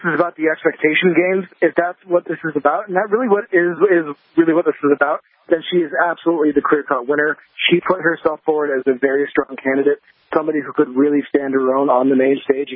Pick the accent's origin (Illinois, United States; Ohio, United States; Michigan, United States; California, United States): California, United States; I'm from Northern California, but I used to come up to Southern California a lot, so it's just great to be back in my home, state.